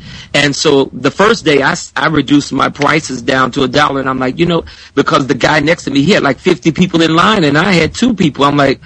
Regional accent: Detroit, Michigan, United States; So I flew to Detroit, which is my hometown, and got with some friends of mine and recorded the song

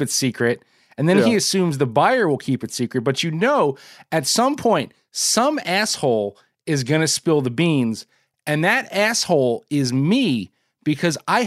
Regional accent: New Jersey, United States; Smart guy, but still, I'm like from Jersey. I don't trust nobody, you know what I mean?

